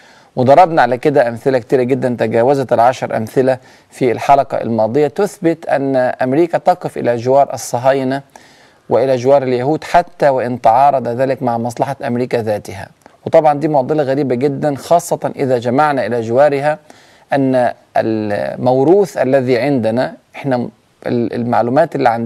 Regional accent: Palestine; وخاصة في زماننا الآن وعندنا في فلسطين جرح عميق للغاية

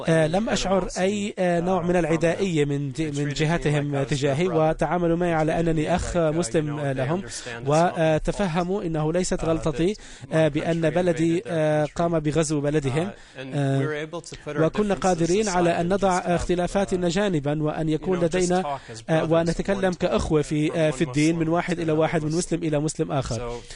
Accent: Canada; وأنا آتي من كندا وهي بلد نظيفة جدا

